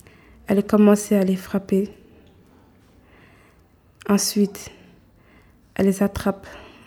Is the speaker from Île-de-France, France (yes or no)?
yes; Paris, Île-de-France, France; also born or lived in Bobigny; quand j'étais petite, j'habitais à Paris. J'habitais dans une cité, un peu loin, dans une pente, où je vivais avec ma grand-mère.